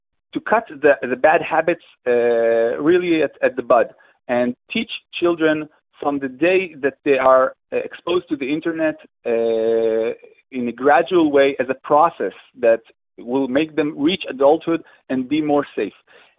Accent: Israel; I'm 45 years old. I'm from Israel

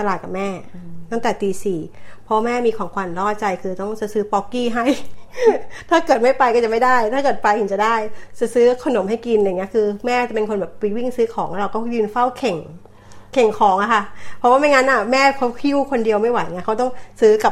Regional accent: Bangkok, Thailand; now in Australia; เป็นคนกรุงเทพค่ะ

